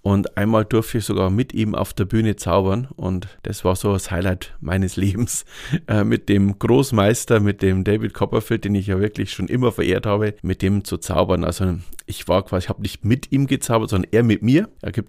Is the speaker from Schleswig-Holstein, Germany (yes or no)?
no; Bavaria, Germany; ich wollte schon gerne in meiner Heimat bleiben. Aber in der Heimat, hier in der Oberpfalz